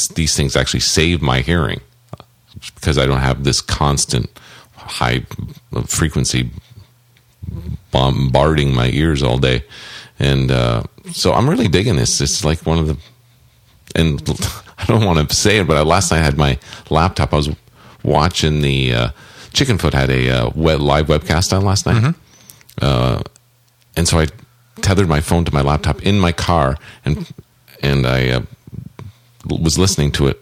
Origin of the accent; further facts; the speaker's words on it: United States; I'm from the States, yeah.